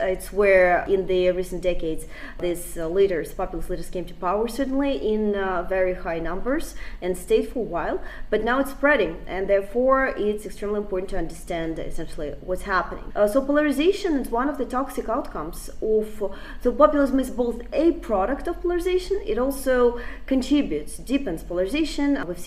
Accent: Russia; and I'm from Russia

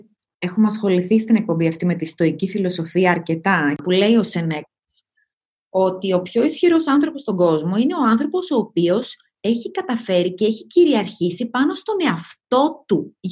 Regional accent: Greece; όλοι στην ίδια κοινωνία μεγαλώσαμε, στην Ελλάδα.

